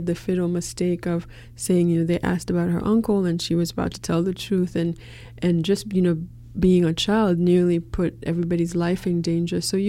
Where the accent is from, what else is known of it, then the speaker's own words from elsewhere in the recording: Port-au-Prince, Ouest, Haiti; Well, I was born in Port-au-Prince around 1969, and this was still the dictatorship